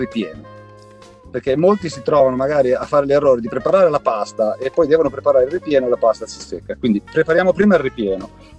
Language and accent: Italian; Cesena, Emilia-Romagna, Italy; Io sono di Cesena